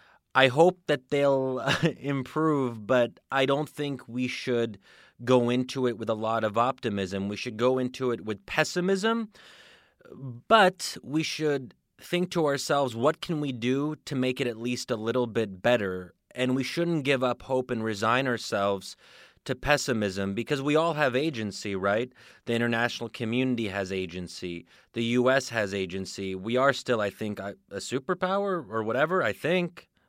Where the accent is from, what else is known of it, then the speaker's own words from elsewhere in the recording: United States; And, you know, speaking as an American